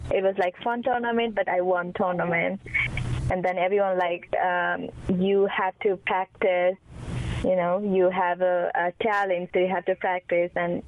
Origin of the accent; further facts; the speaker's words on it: Nepal; So I'm from Nepal